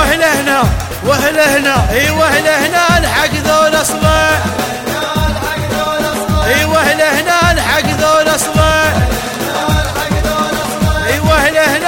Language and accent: Arabic; Iraq; اي انا عراقي ها انا عراقي انا عراقي